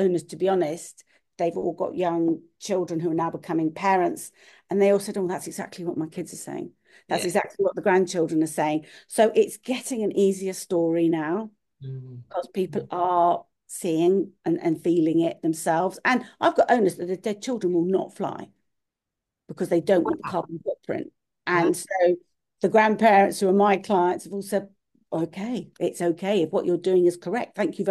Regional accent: South East England, United Kingdom; I grew up on the Isle of Wight. I then moved back after 20 years working in the city

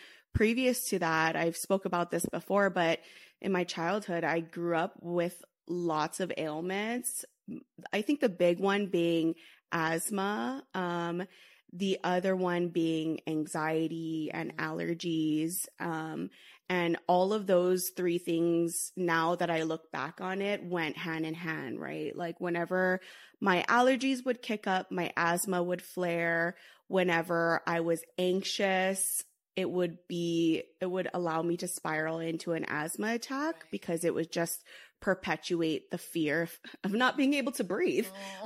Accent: Hawaii, United States; I went to the University of Hawaii. I'm originally from Hawaii.

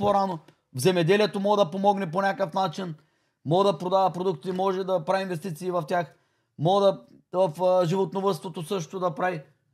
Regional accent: Varna, Varna Province, Bulgaria; Тук аз съм от Варна, много добре знам руснака как влиза.

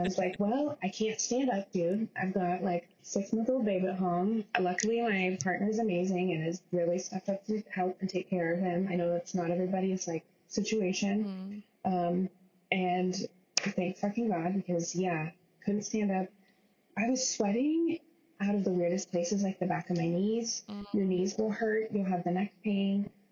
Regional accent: California, United States; now in Massachusetts, United States; It was just us in Massachusetts. We're both from California

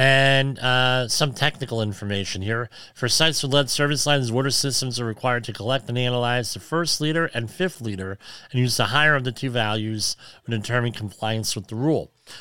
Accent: Woodridge, Illinois, United States; where I grew up in Woodridge, the contractors in that neighborhood put in lead effluent pipes and sewage pipes.

